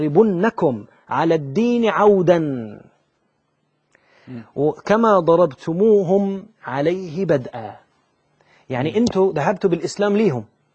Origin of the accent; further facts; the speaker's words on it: Bahrain; صحابي عندنا في البحرين